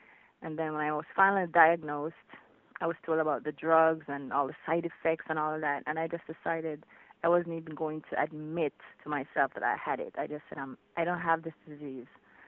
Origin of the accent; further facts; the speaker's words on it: Jamaica; now in Florida, United States; Yeah, I moved from Jamaica around the same time I did … because I kept going back and forth, and it was just too much. So I migrated to the U.S.